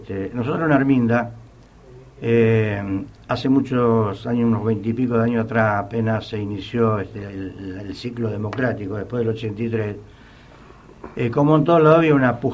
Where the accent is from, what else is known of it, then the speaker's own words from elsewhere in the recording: Italy; now in Argentina; Nosotros somos de origen italiano, yo soy italiano. Nosotros cuando llegamos a la Argentina en el año 57